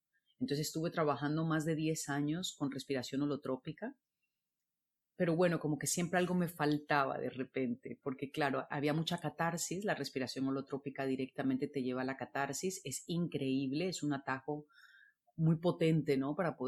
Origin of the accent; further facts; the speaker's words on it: Colombia; now in Barcelona, Spain; Ya me fui a vivir a Barcelona, yo soy colombiana, y me fui a vivir a Barcelona